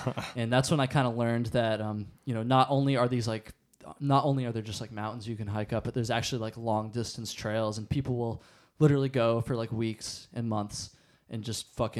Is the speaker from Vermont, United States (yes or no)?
yes; Jericho, Vermont, United States; I grew up in a small town called Jericho